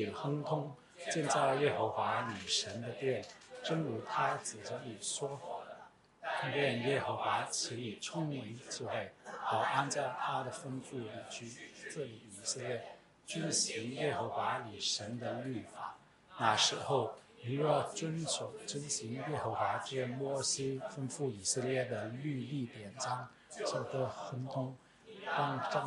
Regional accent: Sha Tin, Hong Kong; 因为我爸爸是美国人，我妈妈是菲律宾人的，但是我是在旁边的医院出生的，所以小学中学都是在沙田，都是读本地学校的。

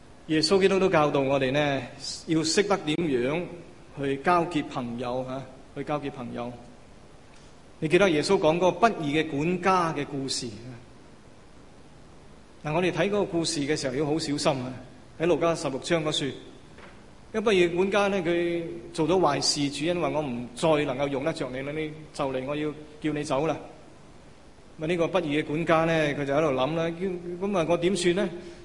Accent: Hong Kong; 我估计我们作为香港人呢，这件事情给我们很多的提醒，是吗？

